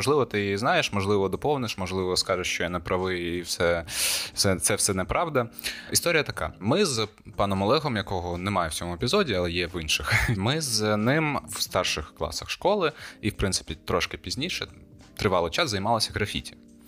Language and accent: Ukrainian; Gurzuf, Crimea, Ukraine; у нас на набережній Гурзуфа, звідки ми родом